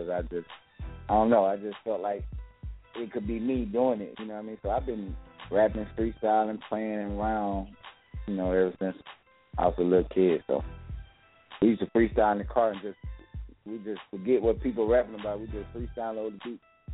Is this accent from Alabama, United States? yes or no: yes; Camden, Alabama, United States; Well, I'm from Alabama. Small country town called Camden, Alabama.